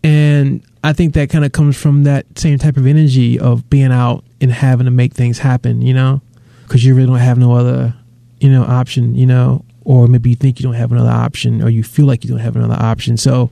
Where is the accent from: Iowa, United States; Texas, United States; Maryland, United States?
Maryland, United States; Severna Park; No, I'm from Severna Park. I grew up out in, which is right sandwiched between Baltimore and Annapolis.